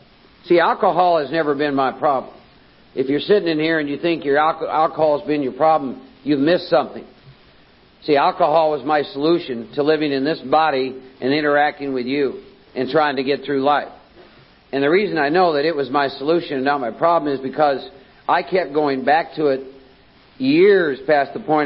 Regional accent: Iowa, United States; I was born and raised in Iowa, Norwegian farming community. I'm one of 4 boys

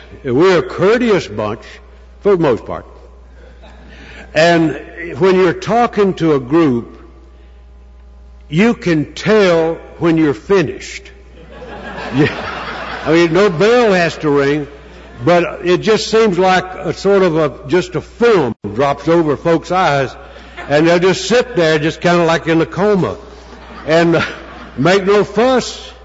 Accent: Southern Pines, North Carolina, United States; I'm an alcoholic. I'm from Southern Pines, North Carolina

